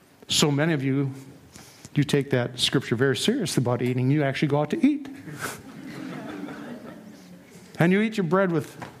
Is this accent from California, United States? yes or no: no; Minneapolis, Minnesota, United States; Aside from the fact that I come from North Minneapolis and you come from the country.